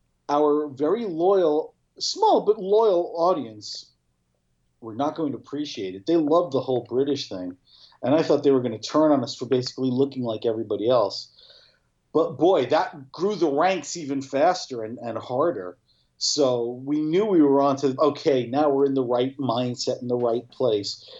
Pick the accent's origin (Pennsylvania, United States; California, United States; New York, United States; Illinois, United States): New York, United States; And being a New Yorker born and bred, I watched this with such scrutiny to see any and all possible mistakes.